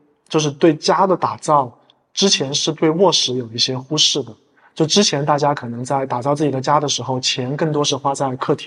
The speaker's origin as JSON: {"language": "Chinese", "region": "Chongqing", "country": "China", "tie": "born or raised there", "said": "我是重庆人，所以小时候我家就住在山顶上面"}